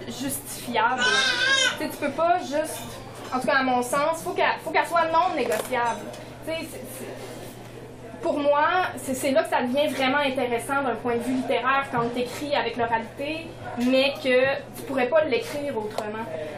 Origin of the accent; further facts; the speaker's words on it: Quebec, Canada; Je viens de la Côte-Nord, c'est sûr que j'ai mes souvenirs à moi.